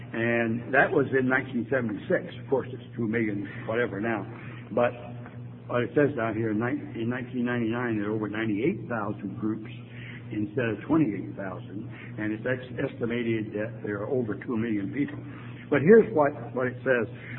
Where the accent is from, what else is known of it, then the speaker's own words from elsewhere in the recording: San Francisco, California, United States; So I said, I'm from San Francisco. Put me through to San Francisco.